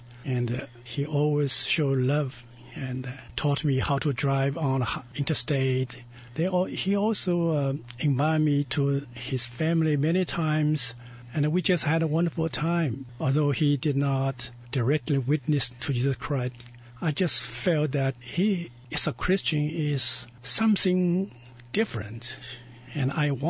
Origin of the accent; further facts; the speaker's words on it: China; English is a second language; and I was atheist, grew up in China